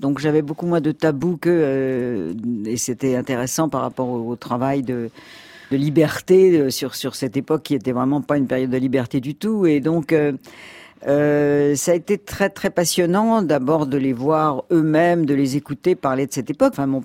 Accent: Monaco; born there; also born or lived in Switzerland; Et puis je suis née à Monaco à l'époque.

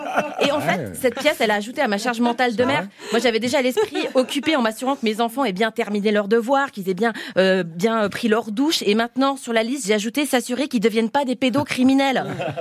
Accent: Switzerland; elle est belge, je suis suisse.

